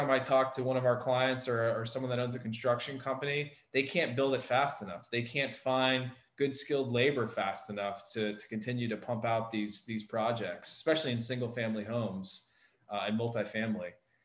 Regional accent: Palm Beach Gardens, Florida, United States; I mean, I remember growing up in Palm Beach Gardens, Jupiter area, and I could zip to Miami in an hour easily.

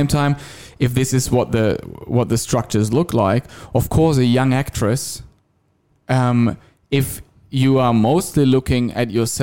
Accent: Germany; Germany, for example, my home country.

